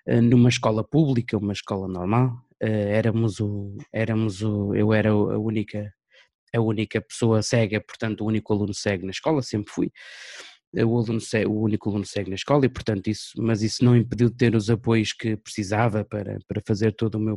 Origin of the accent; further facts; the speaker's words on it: Penafiel, Norte, Portugal; now in Braga, Portugal; Eu não sou natural de Braga, sou natural da cidade de Penafiel, de uma freguesia que faz parte do concelho de Penafiel, que é Canelas neste caso. E depois, portanto, quando vim aqui para Braga há 14 anos